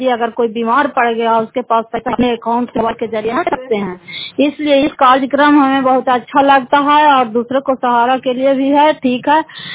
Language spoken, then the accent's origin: Hindi; Fatehpur, Bihar, India; घर फतेहपुर, पंचायत मकौता, जिला नालंदा और करापत्रा ब्लॉक के निवासी हूँ।